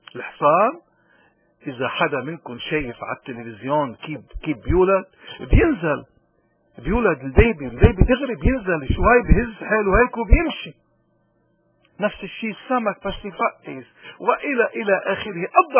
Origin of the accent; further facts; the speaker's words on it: Lebanon; نحن كلبنانيين اليوم نحن هالحرية عم نستعملها؟ هل نحن فعلا كمواطنين لبنانيين عارفين قيمة الحرية؟